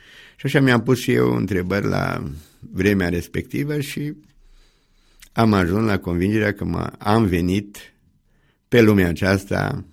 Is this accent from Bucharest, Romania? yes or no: no; Hodiș, Bihor County, Romania; N-am crescut în Câmpia Turzii, am lucrat în Câmpia Turzii, dar am fost născut în Hodiș, acolo am făcut 4 clase primare, după aia am continuat gimnaziu la Poieni.